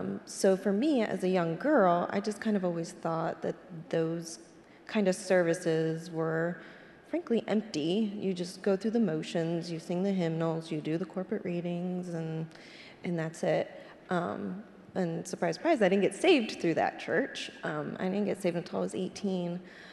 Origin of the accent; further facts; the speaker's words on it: New Jersey, United States; because I grew up in New Jersey